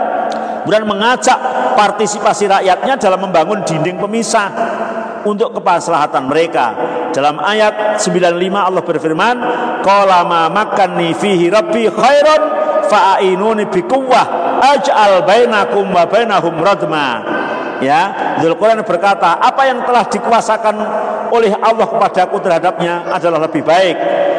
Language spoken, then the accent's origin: Indonesian; Java, Indonesia; Kadang-kadang saya orang Jawa, cok nyeletuk bahasa Jawa, walaupun Indonesia ada Jawanya.